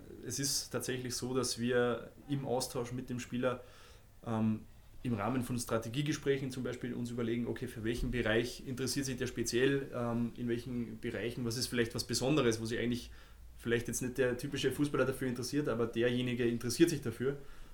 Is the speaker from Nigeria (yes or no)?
no; Austria; now in Munich, Germany